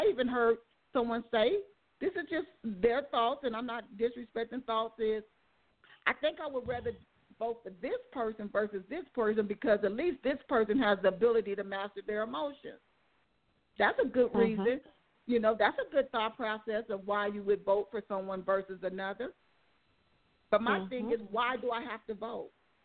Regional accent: United States; Like you said, I live in America. I'm an American.

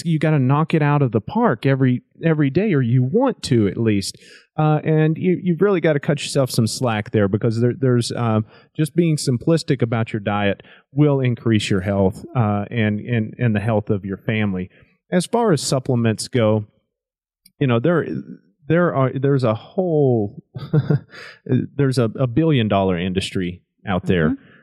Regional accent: Oklahoma, United States; growing up in Oklahoma, you know, we ate well. We had a garden and everything was natural and good.

